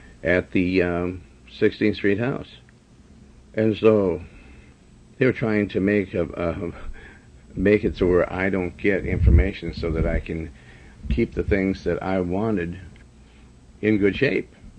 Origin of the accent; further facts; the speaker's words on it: Montana, United States; I was raised in Montana, and I've been around a lot of farms.